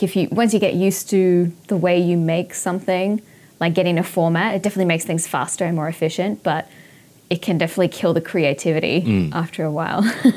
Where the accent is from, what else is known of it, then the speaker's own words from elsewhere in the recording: Australia; now in Osaka, Japan; I am Australian. And I am living in Japan, yes, living in Osaka.